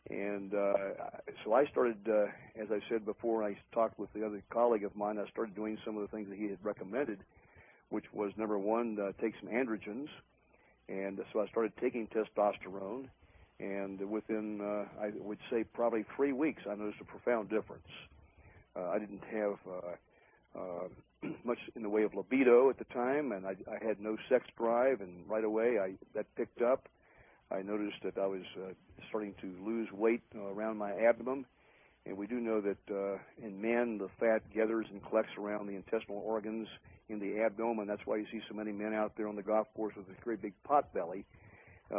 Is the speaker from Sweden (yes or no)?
no; West Virginia, United States; I grew up in West Virginia, and I'm an avid Mountaineer football fan this year.